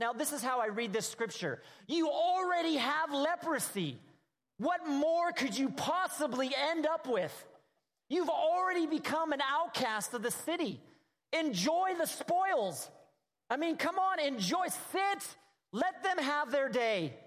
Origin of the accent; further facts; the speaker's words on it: California, United States; Now, I'm from Southern California.